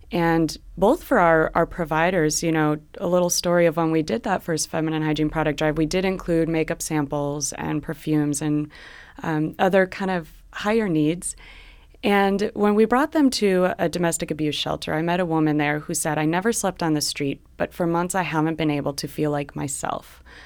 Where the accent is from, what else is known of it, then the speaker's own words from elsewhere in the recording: Chicago, Illinois, United States; now in San Francisco, United States; I come from Chicago and homelessness is a big issue there too.